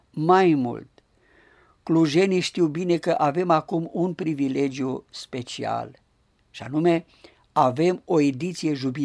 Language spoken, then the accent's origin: Romanian; Lunca, Bistrița-Năsăud, Romania; born there; în satul meu natal. E vorba de Lunca, comuna Șieuț, județul Bistrița Năsăud.